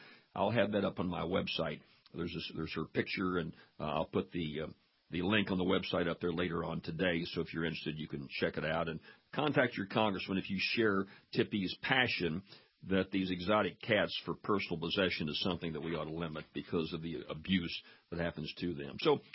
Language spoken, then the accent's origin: English; Louisiana, United States; I mean, I come from Louisiana where we hunt deer and ducks and geese and wild hogs.